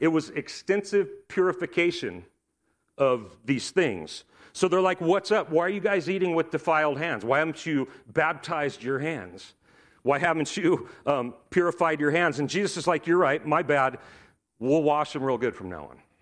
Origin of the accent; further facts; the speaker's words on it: United States; I'm just going to call it Corbin because I'm an American.